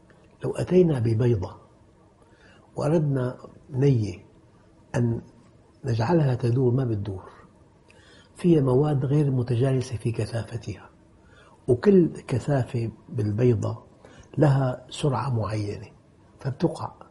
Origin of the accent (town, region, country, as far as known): Syria